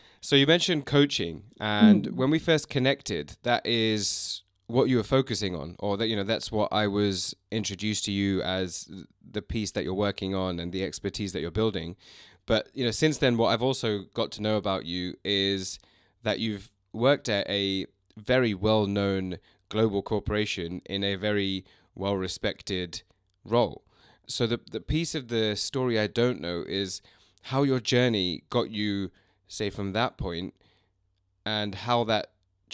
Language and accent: English; United Kingdom; also born or lived in China; And you know, me being a Brit, we are great at that.